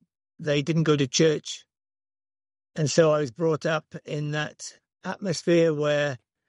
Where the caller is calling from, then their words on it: Liverpool, North West England, United Kingdom; I should say that I'm speaking from Liverpool in United Kingdom.